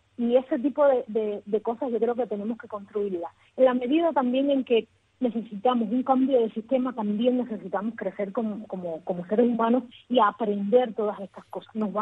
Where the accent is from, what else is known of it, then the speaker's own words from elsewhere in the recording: Cuba; si yo nos definiría nosotros como cubanos, es un ser humano con incertidumbre